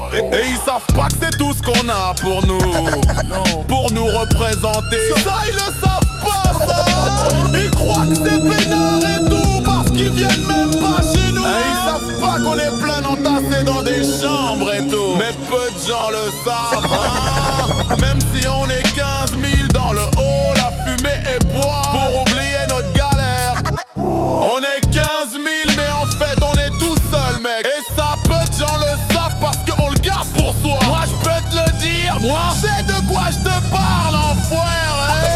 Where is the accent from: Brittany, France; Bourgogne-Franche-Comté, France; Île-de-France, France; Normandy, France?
Île-de-France, France; Paris; Moi je viens de Paris hein.